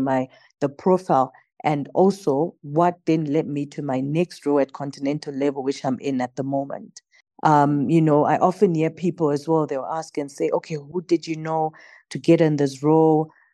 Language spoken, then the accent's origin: English; Bulawayo, Zimbabwe; I mean, I was just a young girl in Zimbabwe, in Harare. I come from Bulawayo.